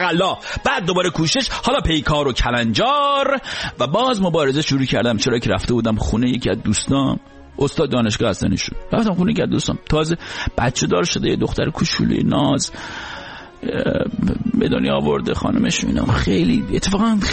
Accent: Iran; برای ما مردها، برای ما مردای ایرانی، برای ما مردایی که در جامعه مرد سالار بزرگ شدیم

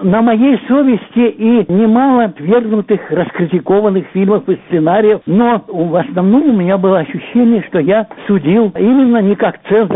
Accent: Vladikavkaz, North Ossetia–Alania, Russia; born there; Хасан и я родились на Кавказе, я во Владикавказе, он в Нальчике.

